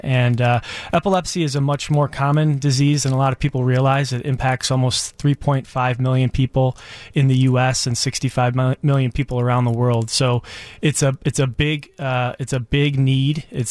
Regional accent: Chicago, Illinois, United States; I am. I grew up in Rogers Park.

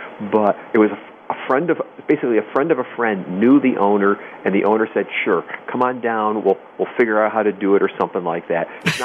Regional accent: New York, United States; even though I grew up back in New York.

